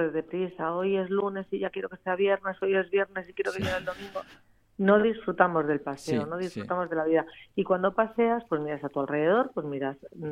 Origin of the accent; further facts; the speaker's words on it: Villaviciosa de Odón, Community of Madrid, Spain; arropada por toda mi gente de Villaviciosa de Odón, todo mi pueblo